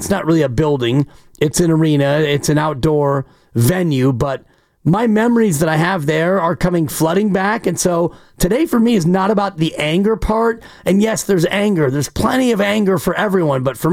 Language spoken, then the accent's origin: English; Marin, California, United States; now in Oakland, United States; So we became an Oakland family. Even though I grew up in Marin, and my ex-wife did as well, my kids are born and raised in Oakland.